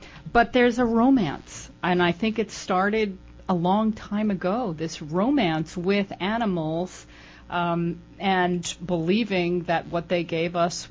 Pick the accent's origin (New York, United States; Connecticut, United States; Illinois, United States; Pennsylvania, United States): New York, United States; now in California, United States; I first noticed this phenomenon about the musculature in the mouth when I moved from New York to California, and I lived in California for about 9 years, and then whenever I would visit New York and go back to speaking New York